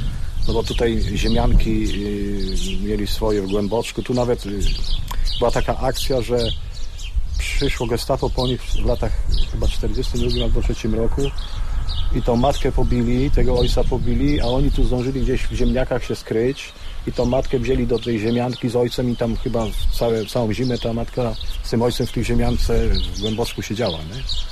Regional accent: Wylatowo, Kuyavian-Pomeranian Voivodeship, Poland; ja pochodzę z Wylatowa, nie? To jest za Mogilnem, a tutaj jestem emerytowanym nauczycielem.

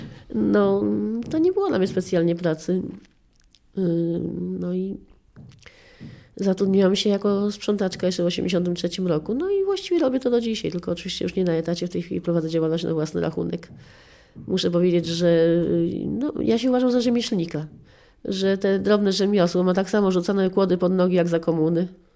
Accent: Szczecin, West Pomeranian Voivodeship, Poland; mama moja i babcia spędziły 6 lat na Syberii, a wychowałam się w Szczecinie w takiej kamienicy, gdzie prawie wszyscy mieli podobne problemy. To była kamienica zasiedlona przez byłych Sybiraków.

